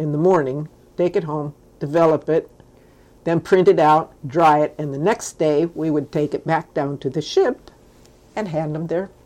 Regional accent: Skagway, Alaska, United States; also born or lived in Seattle, Washington; Actually, I was born in Seattle, Washington, because the Army owned the town, and they were not having a pregnant woman in Skagway, and she had to leave. I moved to Skagway in April of 1945 when I was about 4 months old.

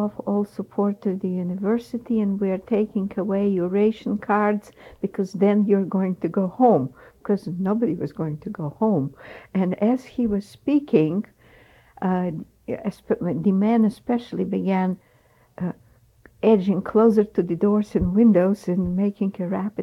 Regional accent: Kyiv, Ukraine; English is a second language; moved away; Well, first of all, I'm an immigrant. So was my husband. We are from Russia. I am from the south, from the city of Kiev. My husband was from St. Petersburg. And we met after the end of the Second World War in the city of Munich in Germany

